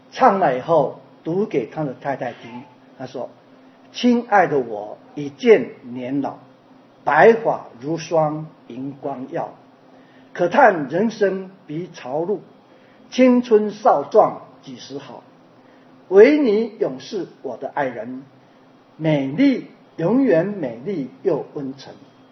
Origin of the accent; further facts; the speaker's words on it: China; now in United States; 我们中国人就是最会忍耐、最会生存的民族，就是中国人。我们这些人来到美国